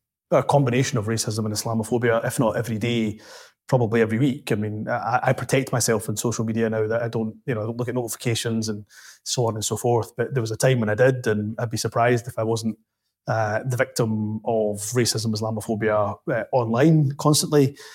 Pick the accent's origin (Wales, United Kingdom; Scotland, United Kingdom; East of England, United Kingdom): Scotland, United Kingdom; Glasgow; now in Dundee, United Kingdom; Immigrant, mate. I mean, I went from Glasgow to Dundee. I mean, that's a bit harsh.